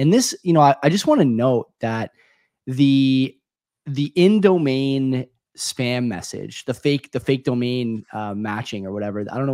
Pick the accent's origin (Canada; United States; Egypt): Canada; I'm not going anywhere. We're Canadian.